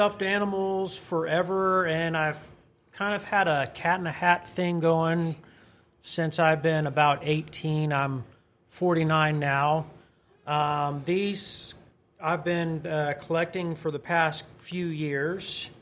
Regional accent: Ohio, United States; also born or lived in Charleston, South Carolina / Hammond, Indiana; No. I grew up in southern Ohio. I was born in Charleston Naval Base, South Carolina. I went through high school in Hammond, Indiana. That's pretty close to Chicago.

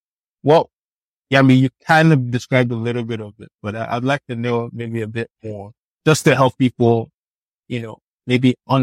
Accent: Nigeria; born there; I was born in Nigeria

